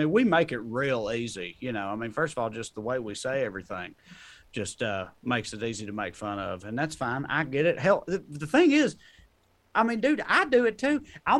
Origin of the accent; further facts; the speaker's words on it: Tennessee, United States; because, like, I'm from Tennessee, man. Tennessee is, like, one of the worst right now, frankly.